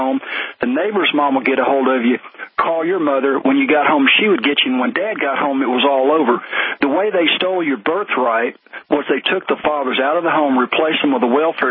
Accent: Memphis, Tennessee, United States; …, I'm 51, and I grew up in Memphis, Tennessee

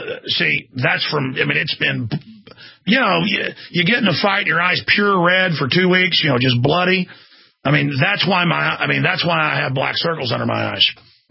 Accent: Dallas, Texas, United States; if I ever told people stories about growing up in Dallas, people wouldn't believe it.

